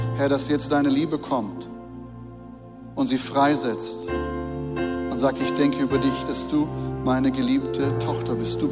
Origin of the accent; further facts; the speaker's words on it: Germany; Ja, ich bin doch Deutscher